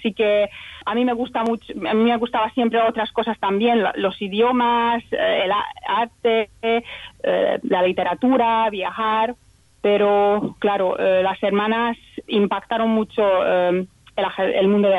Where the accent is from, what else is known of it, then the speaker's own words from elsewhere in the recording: Hungary; now in Elche, Spain; Un poco fresco aquí, pero está bien, porque en Hungría... En mi país aún peor, el tiempo está aún peor.